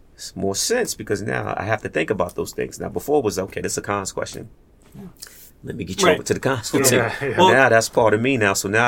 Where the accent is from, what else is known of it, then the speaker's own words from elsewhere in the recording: New York City, New York, United States; Yeah, I'm from New York City.